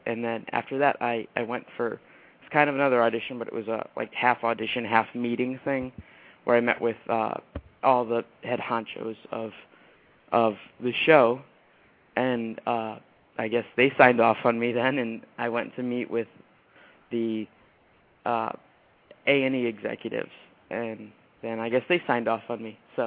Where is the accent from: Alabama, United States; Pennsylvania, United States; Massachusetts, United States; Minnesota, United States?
Massachusetts, United States; Westboro; And I filmed in my hometown of Westboro, Massachusetts, and all around there.